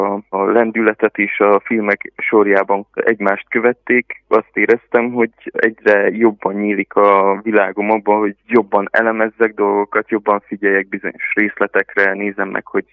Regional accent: Porumbenii Mari, Harghita, Romania; Én, ahonnan származom, az Nagygalambfalva, Székelyudvarhelyen

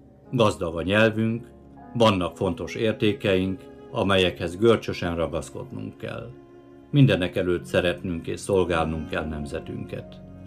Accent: Boldog, Bratislava Region, Slovakia; Boldog közben szülőföldemen, amelynek lakosságát ma is 95%-ban magyarok lakják, a magyarság az isteni gondviselésnek köszönhetően 9 évtized múltán is meg tudta őrizni helyét és súlyát.

